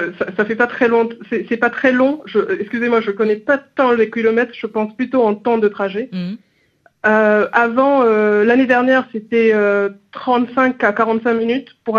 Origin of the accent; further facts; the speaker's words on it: Guinea; ça partait d'un été à Farana, en Guinée, parce que je suis guinéenne.